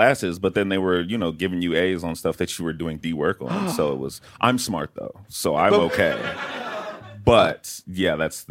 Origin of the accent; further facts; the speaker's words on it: Dallas, Texas, United States; I think football is such a big opportunity, especially where I grew up in Dallas, Texas